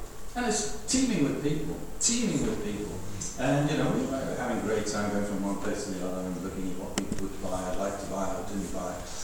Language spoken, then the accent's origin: English; South East England, United Kingdom; we come from Sussex